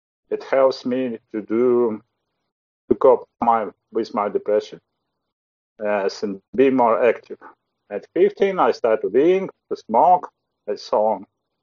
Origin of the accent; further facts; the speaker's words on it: Kyiv, Ukraine; I'm recovering from depression. I'm from Kyiv, Ukraine. I'm 47 years old